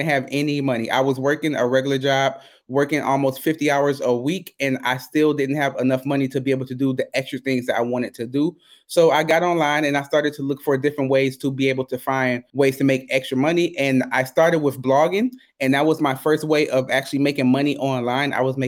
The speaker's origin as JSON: {"language": "English", "country": "United States", "moved": "as an adult", "lives_now": "Berlin, Germany", "said": "When I was 19, I joined the United States Army. I'm American. I joined the Army and I got shipped over to Germany."}